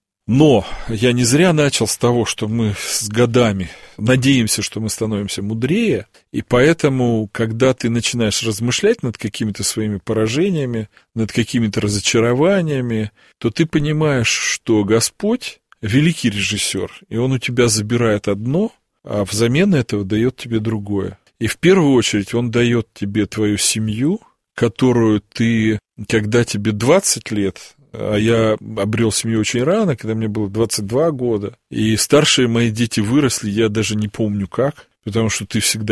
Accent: Zaporizhzhia, Zaporizhzhia Oblast, Ukraine; also born or lived in Simferopol, Crimea; я родился в Крыму, в Симферополе. И вырос я на Украине, я вырос в Запорожье и в Запорожской области у меня бабушка жила.

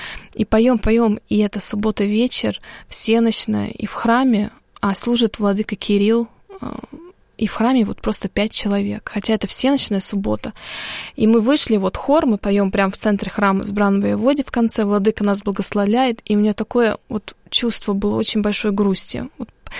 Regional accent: Kharkiv, Kharkiv Oblast, Ukraine; born there; Я родилась сама в Харькове.

